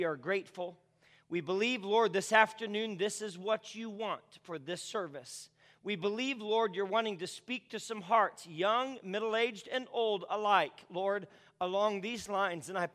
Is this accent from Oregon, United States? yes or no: no; Phoenix, Arizona, United States; I grew up primarily in Phoenix and lived out there till just a few months ago.